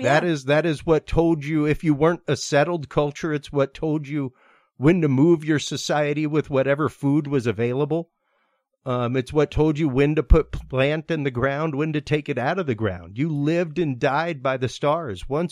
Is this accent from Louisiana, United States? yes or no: yes; Louisiana, United States; as a Cajun, the point that I bring up regularly